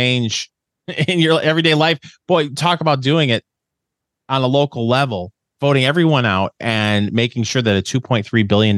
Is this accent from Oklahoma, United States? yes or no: no; Saginaw, Michigan, United States; I'm originally from Saginaw, Michigan, and there were a lot of GM plants in Saginaw when I was growing up, and now there's only one left, a little foundry.